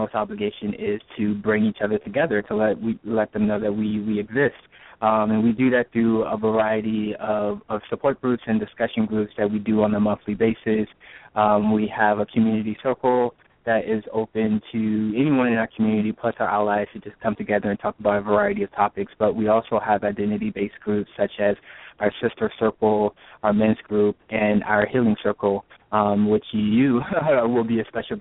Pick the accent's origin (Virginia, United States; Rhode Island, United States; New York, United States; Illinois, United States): Virginia, United States; Norfolk; moved away as an adult; now in Boston, United States; I'm originally from Norfolk, Virginia. I grew up there all my life, and then ended up going to college in Northern Virginia.